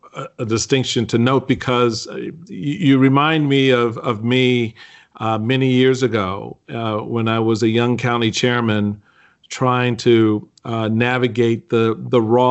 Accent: Washington, District of Columbia, United States; growing up in Washington, D.C., as a lot of folks who listen to this podcast know, I'm a native Washingtonian.

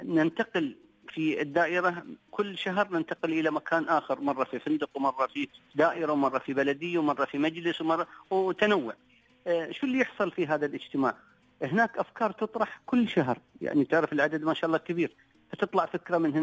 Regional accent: Sharjah, United Arab Emirates; احنا عندنا في الشارقة لوحة خاصة بالعزاء

